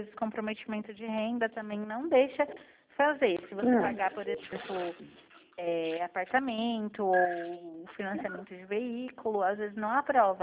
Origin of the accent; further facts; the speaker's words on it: Cosmópolis, São Paulo, Brazil; Sou de Cosmópolis